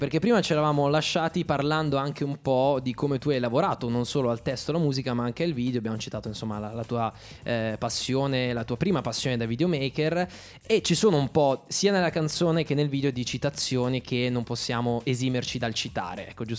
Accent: Taranto, Apulia, Italy; now in Milan, Italy; Perché io sono di Taranto, vengo dal sud, vivo qua da 3 anni, mi trovo benissimo.

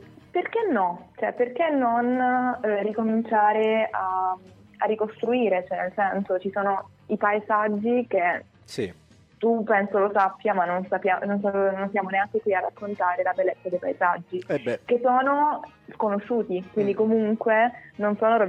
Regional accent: Calabria, Italy; born there; now in Milan, Italy; sono nata in provincia di Catanzaro e mi sono trasferita a Milano purtroppo perché per motivi di studio.

